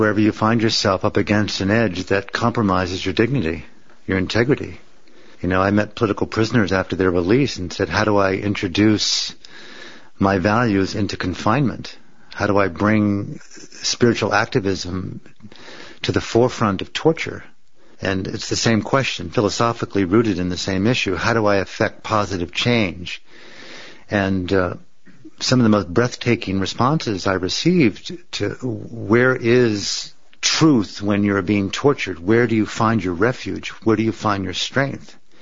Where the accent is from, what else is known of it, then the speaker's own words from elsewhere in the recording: United States; I mean, I'm American, and I just came from a 18-city book tour through North America